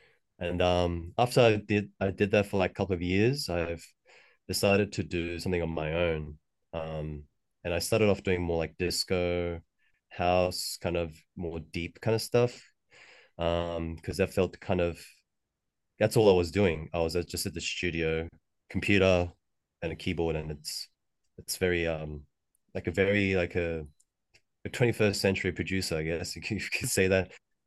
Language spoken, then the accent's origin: English; Australia; also born or lived in South Korea; I guess where I come from, because I'm from Australia, but I've done most of my music in Korea.